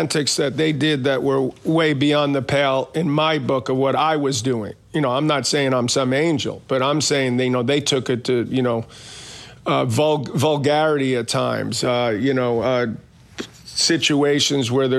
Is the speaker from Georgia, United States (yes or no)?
no; Queens, New York, United States; I grew up in Queens. I commuted on the train and the subway to my high school.